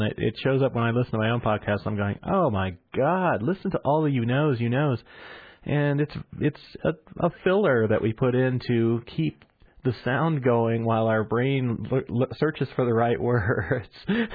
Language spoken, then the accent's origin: English; Missouri, United States; accent: Missouri; also born or lived in California; I lived in California for a long time, quite a few years of my life. And I used to speak with a Missouri accent.